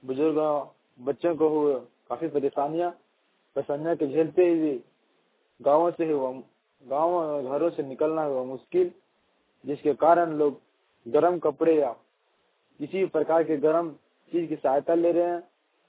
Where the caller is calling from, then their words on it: Koderma, Jharkhand, India; मैं जाने कोडरमा से हूँ, झारखंड